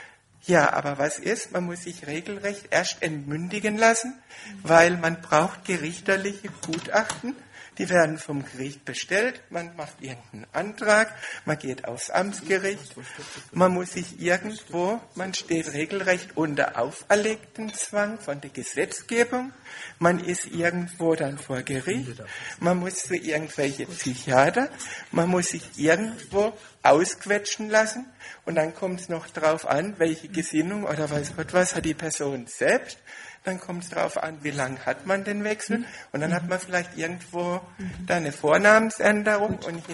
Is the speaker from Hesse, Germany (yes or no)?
no; Baden-Württemberg, Germany; accent: Baden; Weil ich komme aus Baden.